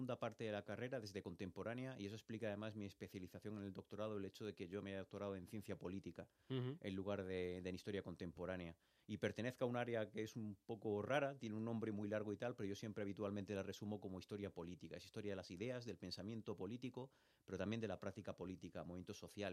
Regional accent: Granada, Andalusia, Spain; soy de Granada porque toda mi familia es de Granada y es verdad que durante un tiempo largo, relativamente, he estado viviendo en varios sitios de la propia provincia de Granada.

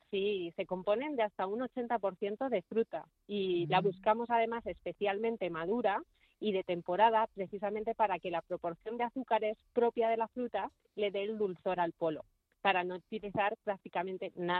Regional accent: Madrid, Community of Madrid, Spain; Yo no soy tanzanesa, yo soy madrileña.

